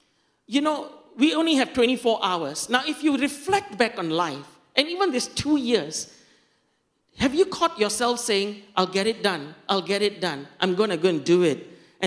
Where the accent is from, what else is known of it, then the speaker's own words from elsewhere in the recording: Sentul, Kuala Lumpur, Malaysia; I come from Sentul, so yeah, okay.